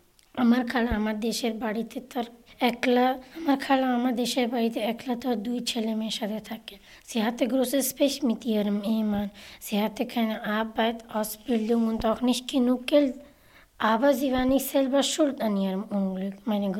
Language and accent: German; Bangladesh; first language Bengali; German is a second language; now in Austria; aus Bangladesch und lebe seit 3 Jahren in Österreich. Heute werde ich meine Rede auf Deutsch und in meiner Muttersprache Bangla halten.